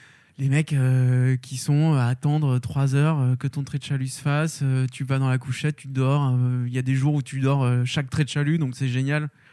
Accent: Bordeaux, Nouvelle-Aquitaine, France; born there; Donc moi, je suis né à Bordeaux. J'ai un nom breton, mais je ne suis pas du tout breton.

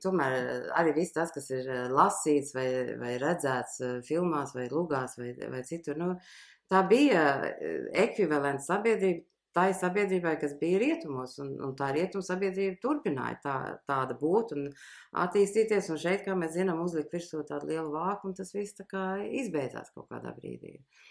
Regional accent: Sweden; Ja es uzaugu Zviedrijā, tur ir kalni, mēs regulāri braucām uz kalniem, gan ar skolu, gan ar ģimeni, slēpot un tā.

